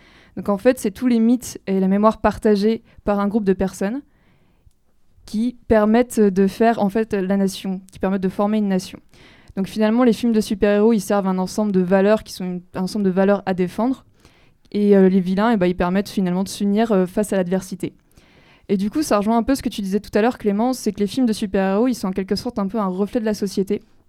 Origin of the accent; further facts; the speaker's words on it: France; Parce qu'on est français, on a tous été un peu biberonnés